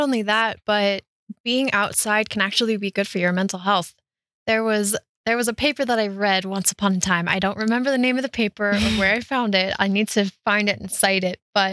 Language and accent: English; Colorado, United States; I was able to go into the mountains. I grew up on the Front Range. I had a hiking spot that was 10 minutes from my house.